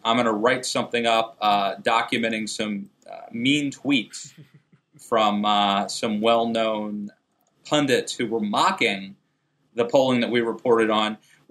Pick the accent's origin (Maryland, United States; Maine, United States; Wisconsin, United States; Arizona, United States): Maryland, United States; and places like Illinois and Maryland, my home state of Maryland